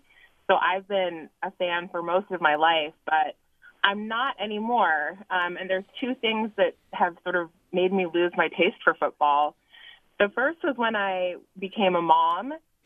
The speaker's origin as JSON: {"language": "English", "region": "California", "country": "United States", "tie": "born or raised there", "said": "I grew up in the Bay Area. I'm a child of the 80s"}